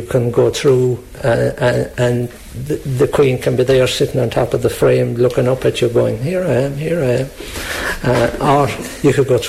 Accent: Ballymac, County Kerry, Ireland; I'm originally from Ballymac

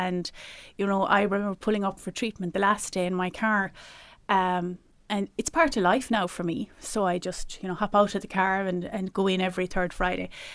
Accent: Ireland; And as Irish people, as in our culture, we're very generous. We're a very hospitable race of people.

